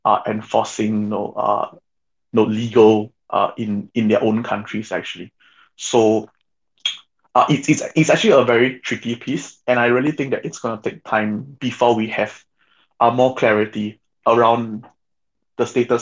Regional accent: Singapore; So I'm actually born and bred in Singapore.

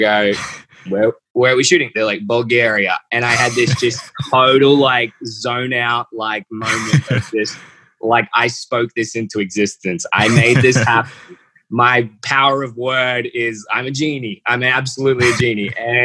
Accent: Australia; Australia, my home country, obviously

